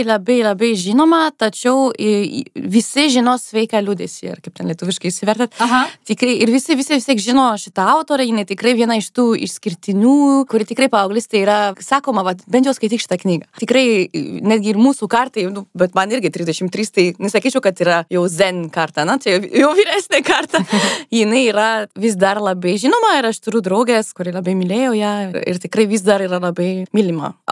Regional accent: Blois, Centre-Val de Loire, France; Ir prieš tai užaugau Blua mieste, tai yra poras valandų iš Paryžiaus. Iš tikrųjų, sakyčiau, va, tarp Paryžiaus ir Limožo, tai yra va, per vidurį.

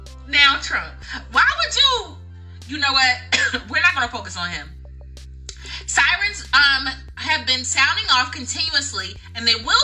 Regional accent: United States; one, I'm American, and Iran already stated that they was coming after the American administration.

